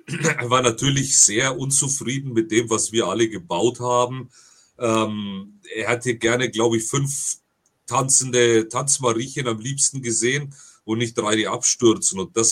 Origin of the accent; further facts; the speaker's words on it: Nuremberg, Bavaria, Germany; Bin aus Nürnberg, 47 Jahre alt mittlerweile.